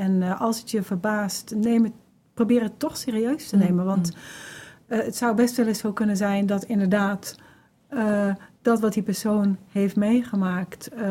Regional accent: Netherlands; En waar wij ook als Nederlanders op de een of andere manier een relatie tot hebben.

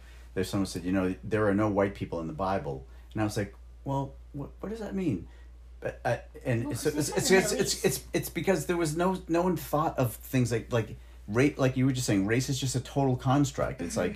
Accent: Ireland; I'm Irish.

